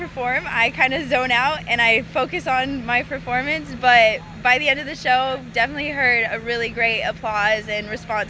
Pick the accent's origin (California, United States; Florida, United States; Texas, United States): California, United States; Placentia; Placentia, California.